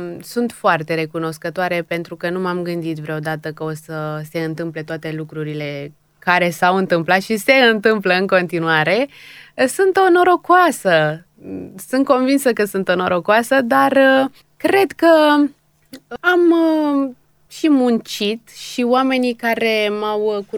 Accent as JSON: {"language": "Romanian", "region": "Dobruja", "country": "Romania", "tie": "born or raised there", "said": "eu mă mândresc cu faptul că sunt dobrogeancă jet-beget, adică n-am venit de nicăieri, nu sunt nici moldoveancă venit aici. Aici m-am născut, într-adevăr, din străbunicii mei tătari. Tatăl meu este persan și iată, eu sunt dobrogeancă."}